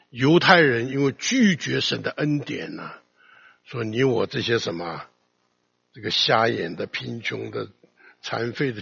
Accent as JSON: {"language": "Chinese", "country": "China", "said": "我们中国人也有一句话讲，你爬得越高摔得越重"}